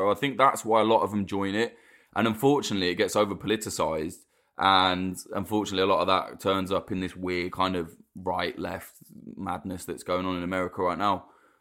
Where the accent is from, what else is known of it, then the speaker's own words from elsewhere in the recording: United Kingdom; you know, as a Brit looking from the outside in, I just think that's insane that could happen.